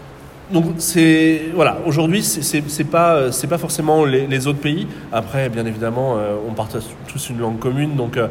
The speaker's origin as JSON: {"language": "French", "country": "France"}